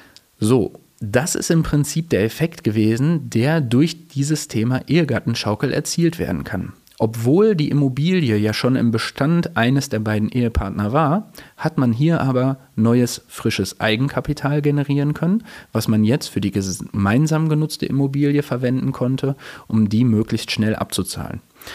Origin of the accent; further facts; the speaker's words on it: Hagen, North Rhine-Westphalia, Germany; Wir kommen ja hier aus Hagen.